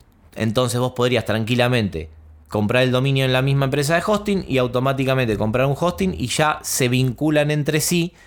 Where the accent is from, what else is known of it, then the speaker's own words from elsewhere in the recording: Argentina; nosotros podemos, como argentinos, podemos registrar dominios directamente desde el ente regulador de dominios en Argentina